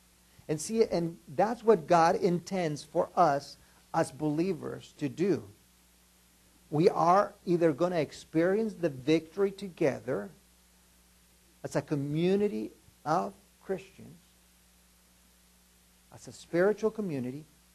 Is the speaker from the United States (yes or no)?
no; Juarez, Chihuahua, Mexico; As I told you, I was born and raised in Juarez.